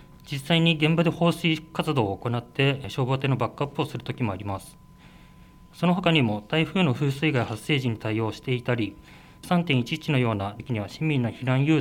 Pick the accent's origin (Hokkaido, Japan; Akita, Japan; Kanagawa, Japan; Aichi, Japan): Kanagawa, Japan; Fujisawa; 藤沢市の辻堂出身でございます。